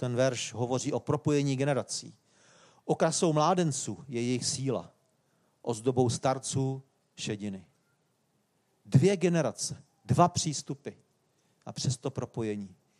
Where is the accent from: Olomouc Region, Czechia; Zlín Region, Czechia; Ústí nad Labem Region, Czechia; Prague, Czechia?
Ústí nad Labem Region, Czechia; Varnsdorf; My jsme bydleli, já jsem vyrostl ve Varnsdorfu a tam byl můj první sbor